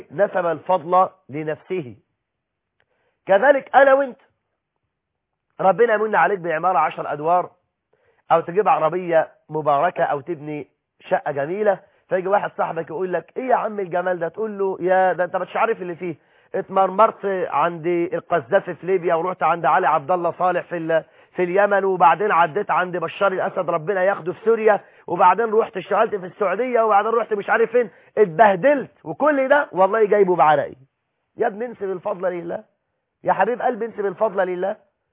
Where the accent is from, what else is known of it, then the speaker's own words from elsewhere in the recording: Egypt; احنا عندنا في مصر